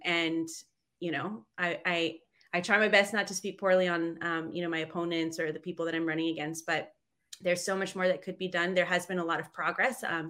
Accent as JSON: {"language": "English", "town": "Seattle", "region": "Washington", "country": "United States", "tie": "born or raised there", "said": "So I was born and raised here in Seattle, Washington. I currently live in the 9th Congressional District in a little neighborhood called South Park."}